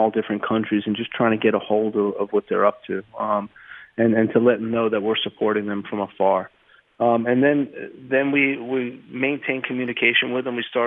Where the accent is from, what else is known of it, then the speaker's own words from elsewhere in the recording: New Jersey, United States; Growing up in New Jersey and playing with all different ethnicities and seeing how the game was played on different parts of the world